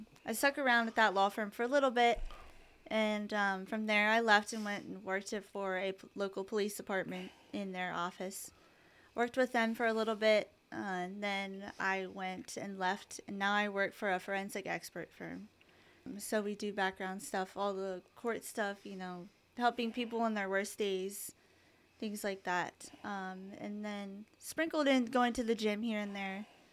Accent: Lancaster, Pennsylvania, United States; Sean and I are both in Lancaster, both started in Lancaster. We both graduated from Penn Manor

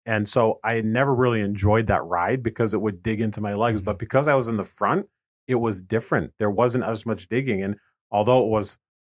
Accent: Springfield, Massachusetts, United States; I grew up right outside of Springfield, so it was 10 minutes from my house.

